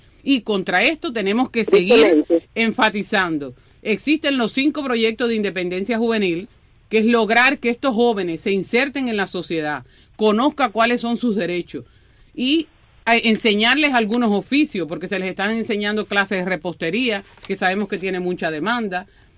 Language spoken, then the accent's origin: Spanish; Cuba; moved away; yo salí de Cuba